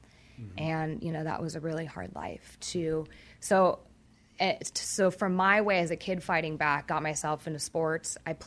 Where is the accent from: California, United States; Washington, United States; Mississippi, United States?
California, United States; I did. I grew up in Orange County.